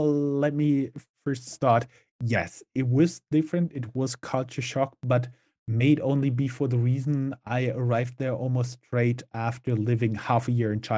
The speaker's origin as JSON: {"language": "English", "town": "Mainz", "region": "Rhineland-Palatinate", "country": "Germany", "tie": "born or raised there", "second_language": "English", "said": "Oh, originally not too far from here. I live close to Frankfurt, and I was born and raised in the city of Mainz."}